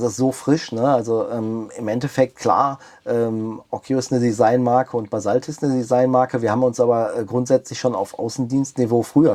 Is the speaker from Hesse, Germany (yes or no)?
no; North Rhine-Westphalia, Germany; ich komme aus dem Port, ne? Ich habe ja noch ein Haus in Castrop-Rauxel.